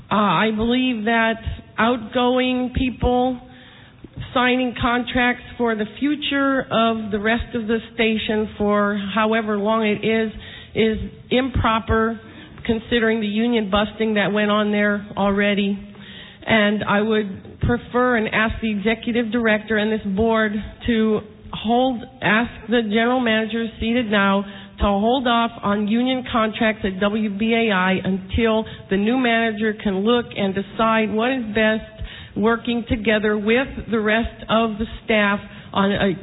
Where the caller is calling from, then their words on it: New York, United States; from New York listening area.